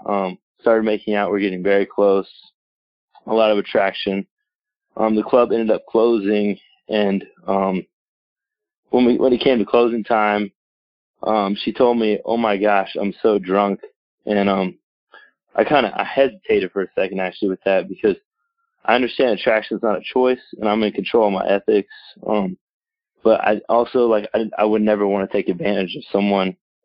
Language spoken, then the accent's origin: English; Miami, Florida, United States; I'm from Miami. I'm a Diamond Mine member.